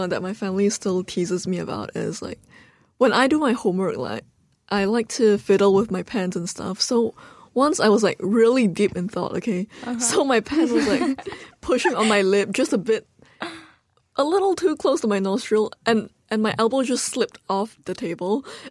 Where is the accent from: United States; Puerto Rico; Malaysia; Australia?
Malaysia; Growing up in Malaysia, it's not as much pressure as, you know, growing up in Singapore or China